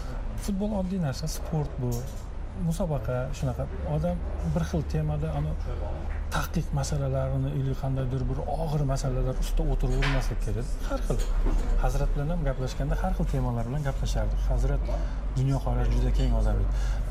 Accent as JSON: {"language": "Uzbek", "region": "Tashkent", "country": "Uzbekistan", "tie": "born there", "said": "o'zim ham Toshkent tug'ilganman."}